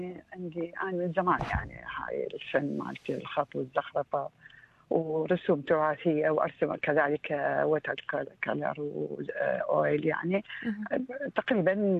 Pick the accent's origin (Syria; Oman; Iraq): Iraq; now in Australia; أنا عراقية فأحب التراث بشكل دائم